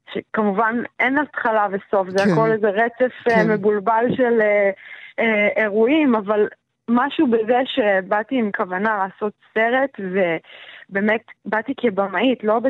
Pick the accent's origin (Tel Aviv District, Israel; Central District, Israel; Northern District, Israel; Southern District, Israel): Northern District, Israel; Kibbutz Dafna; גם גדלתי בקיבוץ דפנה